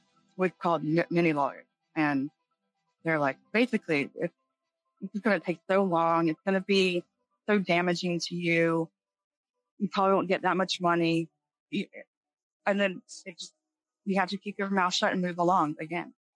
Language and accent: English; United States; I'm on land. I have rights. I'm American.